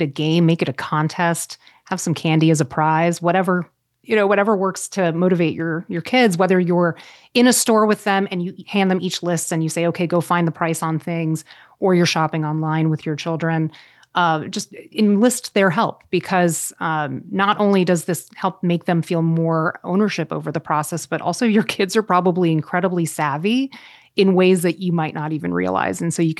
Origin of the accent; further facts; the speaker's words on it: Florida, United States; because I grew up in Florida, but I went to college in Illinois and I didn't know what winter clothing was.